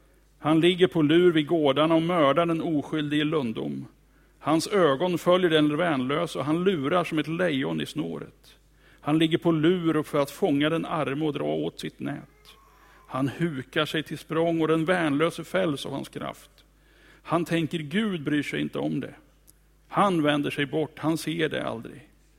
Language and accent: Swedish; Sweden; now in Karlskrona, Sweden; Som uppvuxen i Mellansverige